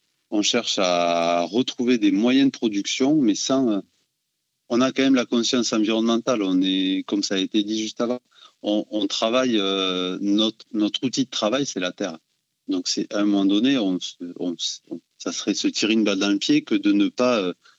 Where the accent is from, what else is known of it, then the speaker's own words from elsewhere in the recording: Occitanie, France; Chez nous, en Occitanie, au moins, on a fait une pause